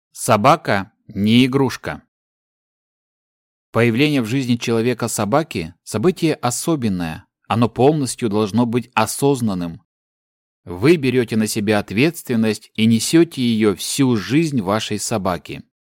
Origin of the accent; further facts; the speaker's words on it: Yerevan, Armenia; Я родился и вырос в Ереване.